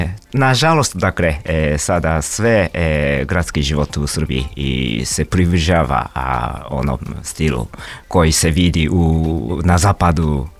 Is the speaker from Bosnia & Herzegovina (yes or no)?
no; Japan; Serbian is a second language; now in Belgrade, Serbia; Zbog toga što sam Japanac